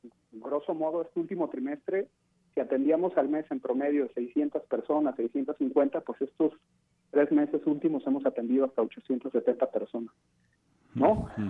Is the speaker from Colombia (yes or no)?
no; Jalisco, Mexico; más los que somos de Jalisco.